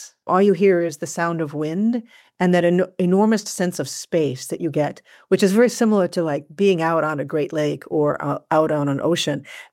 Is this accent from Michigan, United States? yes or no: yes; Michigan, United States; born or raised there